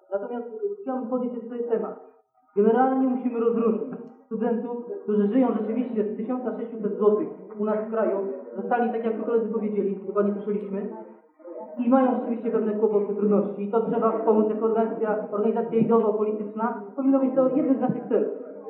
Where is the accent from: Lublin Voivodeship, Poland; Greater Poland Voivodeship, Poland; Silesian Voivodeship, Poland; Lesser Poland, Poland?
Lublin Voivodeship, Poland; Lublin; jestem z Lublina